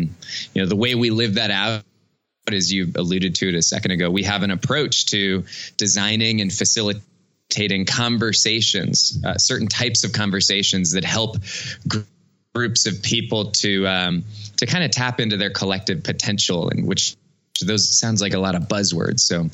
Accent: Cupertino, California, United States; now in Hudson, United States; I'm in Hudson, Ohio, and I grew up in Cupertino, California. Hudson is just outside of Cleveland. So, it's very different from where I grew up.

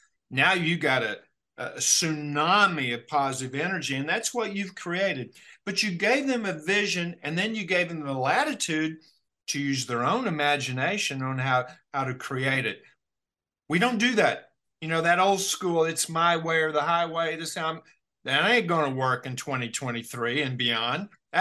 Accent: Kentucky, United States; I go, why? Because I'm from Kentucky?

